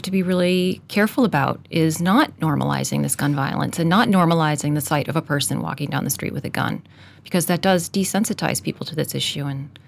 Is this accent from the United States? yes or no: yes; Boston, Massachusetts, United States; moved away as an adult; now in Dublin, Ireland; Well, I'm an American. I'm just recently moved to Dublin with my family, my two daughters and my husband, for my husband's job. We are from Boston, where every Irish person is a celebrity.